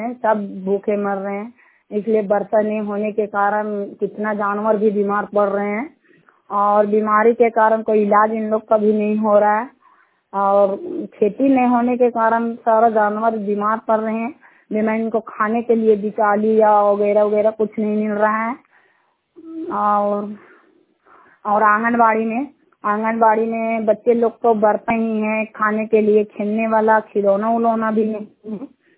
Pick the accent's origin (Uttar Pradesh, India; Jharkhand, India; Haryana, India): Jharkhand, India; Katkamdag; ग्राम हाता मेरी का रहने वाला हूँ। मेरा पंचायत कटकमदा, मेरा ब्लॉक कटकमदा, पोस्ट सुल्ताना, जिला हजारीबाग। हम अपने ग्राम हाता मेरी से बोल रहे हैं।